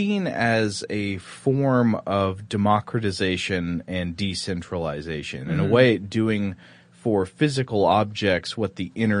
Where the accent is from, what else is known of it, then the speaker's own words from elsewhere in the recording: Tennessee, United States; a flat thing in the shape of the state of Tennessee, which is my home state.